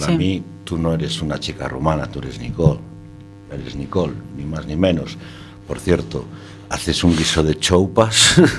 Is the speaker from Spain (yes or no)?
yes; Spain; como ser humano, no como español, porque yo sí tengo algo.